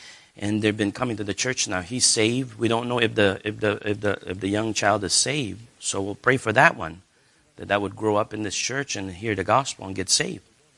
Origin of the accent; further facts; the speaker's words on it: India; English is a second language; Hey, I am from India. No offense to those Indian brothers.